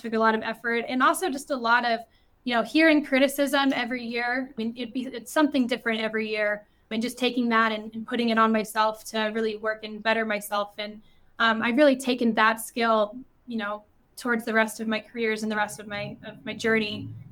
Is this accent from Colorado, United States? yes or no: yes; Littleton, Colorado, United States; So I grew up in Littleton, Colorado.